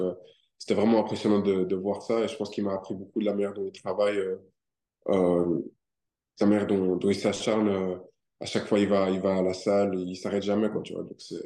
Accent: Brussels, Belgium; pour la Belgique, pour Bruxelles. Ouais, c'est juste parce que c'est là d'où je viens, c'est là où j'ai grandi et tout ça.

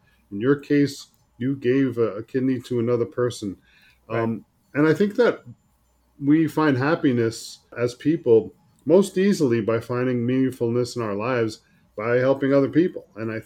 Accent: Long Beach, New York, United States; now in Milwaukee, United States; I grew up in Long Beach and live in Great Neck, New York, except for now in Milwaukee. That's my temporary location right now.

